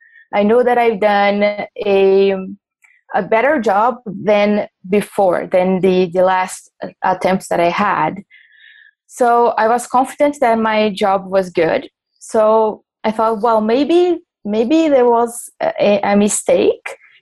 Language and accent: English; São Paulo, Brazil; English is a second language; I'm from Brazil, São Paulo.